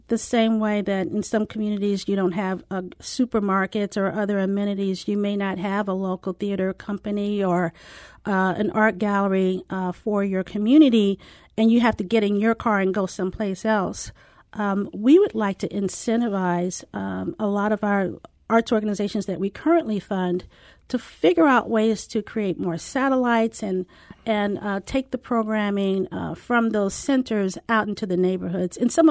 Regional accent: St. Louis, Missouri, United States; moved away as an adult; also born or lived in San Diego; I'm from St. Louis and left right after college and lived in San Diego for 35 years and then came back in 2015 and took over.

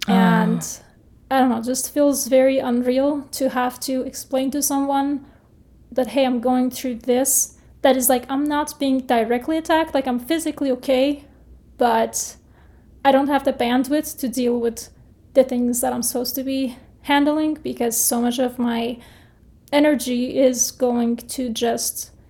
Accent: Iran; now in United States; People can't comprehend the level of oppression that I experienced growing up in Iran and people continue to experience under the current Iranian regime.

